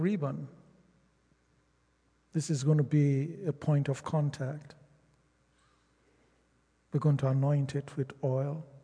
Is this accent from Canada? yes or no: no; Nigeria; The first is the independence of Nigeria. And I am from Nigeria.